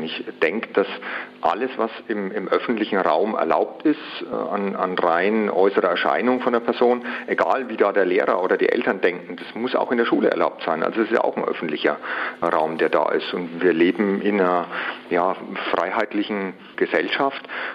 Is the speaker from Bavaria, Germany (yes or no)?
yes; Bavaria, Germany; ich bin ja aus Bayern